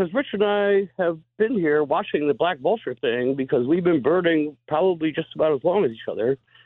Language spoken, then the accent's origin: English; Pennsylvania, United States; And I was very quizzy about that because, you know, I grew up in the Poconos in farmland.